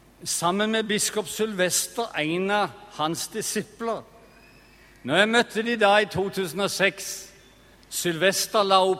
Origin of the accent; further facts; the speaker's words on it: Kvinesdal, Agder, Norway; det må være fordi jeg er fra Kvinesdal.